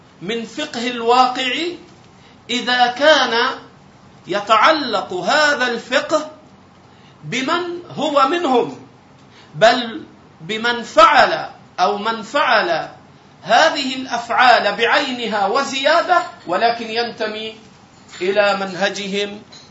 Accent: Egypt; عندنا في مصر

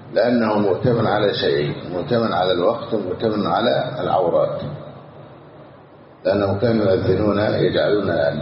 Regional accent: Egypt; متمثلة الآن عندنا في مصر في وزارة الأوقاف

